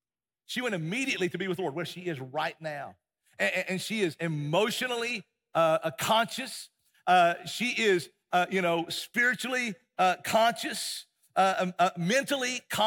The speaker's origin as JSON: {"language": "English", "town": "Nashville", "region": "Tennessee", "country": "United States", "lives_now": "Murfreesboro, United States", "said": "So, I'm from Nashville."}